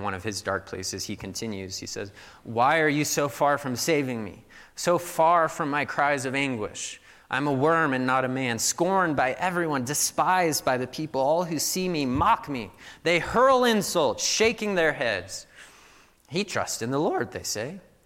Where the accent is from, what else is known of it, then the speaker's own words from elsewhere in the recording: Missouri, United States; So I grew up in Missouri, and they have, like, loud thunder, like, huge thunderstorms there.